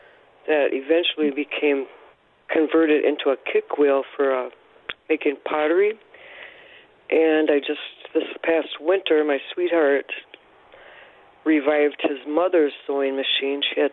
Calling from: Stevens Point, Wisconsin, United States; I'm calling from Stevens Point, Wisconsin

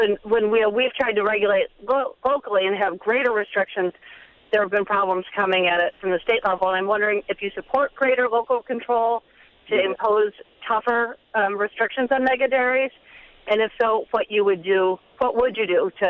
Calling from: Wisconsin, United States; Mr. Evers, I'm calling from Greene County

